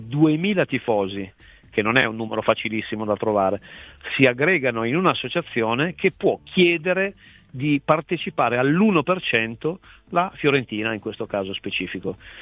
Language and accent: Italian; Turin, Piedmont, Italy; te lo dico da torinese